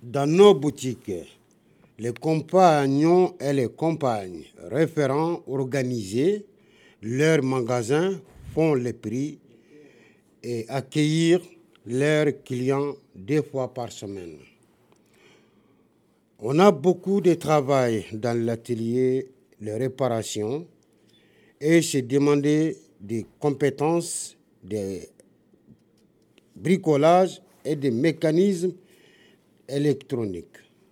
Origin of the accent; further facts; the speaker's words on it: Mali; French is a second language; now in France; je suis malien.